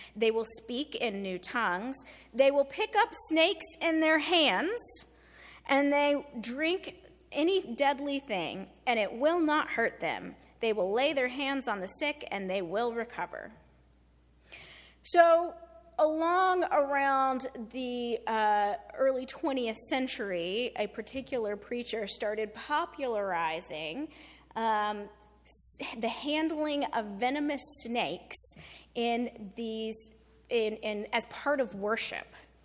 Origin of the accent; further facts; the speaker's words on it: Appalachia, United States; I am an Appalachian. Appalachian, just so we are all clear how we say that. People differ. I'm Appalachian by cultural upbringing, certainly